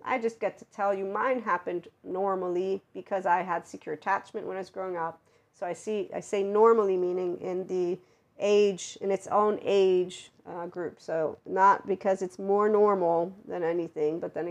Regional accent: United States; To this day … because I'm American to my Italian friends.

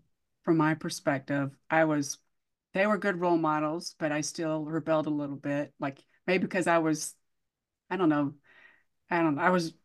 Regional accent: Columbus, Georgia, United States; And I grew up in Columbus, Georgia, which is near, I'm a military brat.

